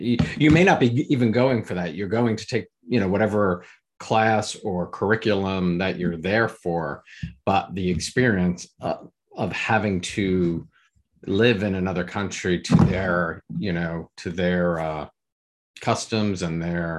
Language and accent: English; Richfield, New Jersey, United States; I grew up in North Jersey in a town called Richfield.